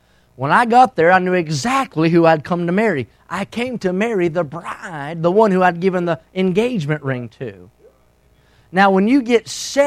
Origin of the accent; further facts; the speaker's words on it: West Virginia, United States; So I got camouflage duct tape because I was from West Virginia.